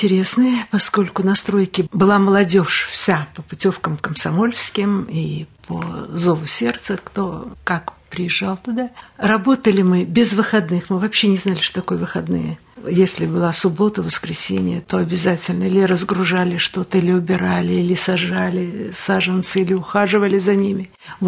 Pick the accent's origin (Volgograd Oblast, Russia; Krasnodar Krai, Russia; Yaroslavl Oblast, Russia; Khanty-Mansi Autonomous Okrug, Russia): Volgograd Oblast, Russia; Stalingrad; И мы вот из Сталинграда.